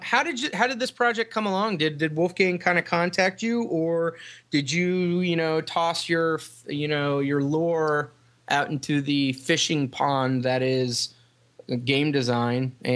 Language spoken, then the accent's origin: English; Denver, Colorado, United States; I'm a Midwest Westerner. I come from Denver, Colorado.